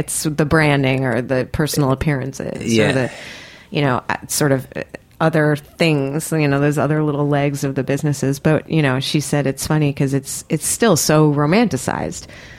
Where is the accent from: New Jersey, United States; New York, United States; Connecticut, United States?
New York, United States; at least from my understanding as a New Yorker